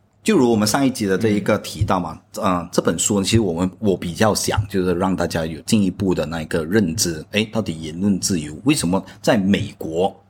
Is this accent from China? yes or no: no; Malaysia; 我就是马来西亚的读者